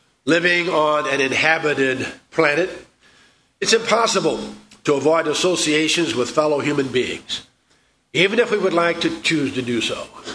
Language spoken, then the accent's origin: English; St. Louis, Missouri, United States; Now, growing up in St. Louis, before I moved with my father, about halfway through my freshman year of high school, I lived with my mother, and we moved all the time.